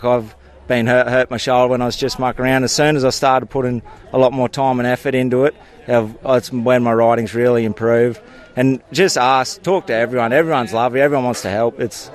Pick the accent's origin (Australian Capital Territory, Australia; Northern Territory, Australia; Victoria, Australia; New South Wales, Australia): New South Wales, Australia; Inverell; and I'm from Inverell, New South Wales.